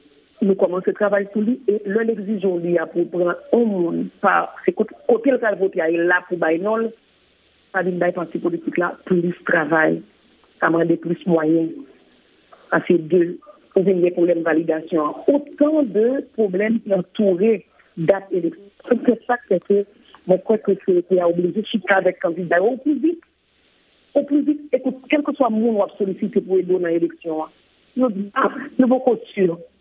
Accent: Haiti; en tant qu'haïtien

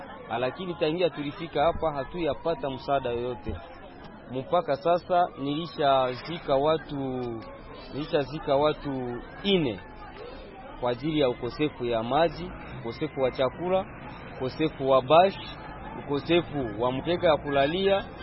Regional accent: Rutshuru, North Kivu, DR Congo; moved away; Tulitoka Rutshuru wakati vita ilikuwa ya M23, ndio tulikimbia kufika hapa. Tunafanya mwezi moja na juma

